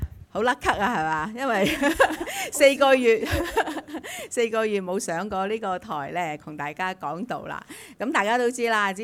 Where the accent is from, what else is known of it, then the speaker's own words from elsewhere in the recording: Hong Kong; 係特別針對我哋香港人嗰種嘅性格性情啊